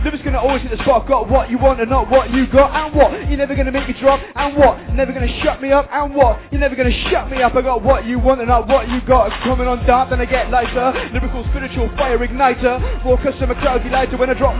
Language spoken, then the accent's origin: English; Pontypool, Wales, United Kingdom; I'm not from the West Coast or the East Coast, I'm from Pontypool.